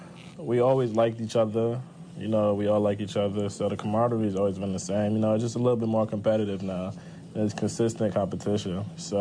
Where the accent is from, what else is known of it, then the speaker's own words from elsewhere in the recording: New York City, New York, United States; I come from New York, the Bronx, where things just aren't handed to you.